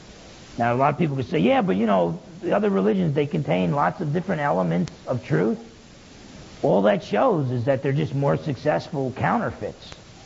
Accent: New Jersey, United States; now in Washington, United States; And I said, well, I'm from New Jersey originally.

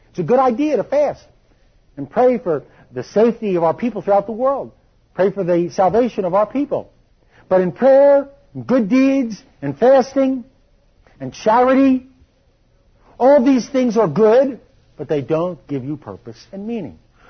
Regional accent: East Coast, United States; Now remember, I grew up in the East Coast.

